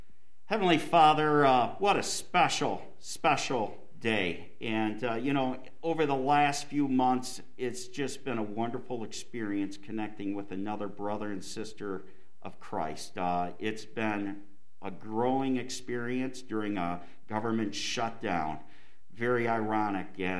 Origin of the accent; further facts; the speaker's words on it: Lansing, Michigan, United States; Brian and his sister, Anita, I grew up with in Lansing